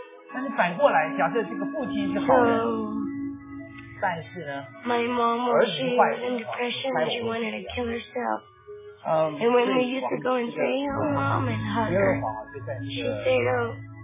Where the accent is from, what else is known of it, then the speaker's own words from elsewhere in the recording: China; 我们中国人喜欢称为这个投奔敌人叫汉奸哈。